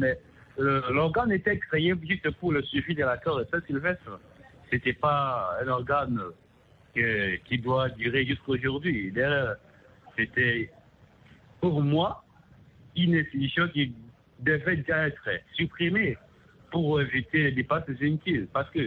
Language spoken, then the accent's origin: French; DR Congo; Mais ici, chez nous en RDC, c'est vraiment compliqué.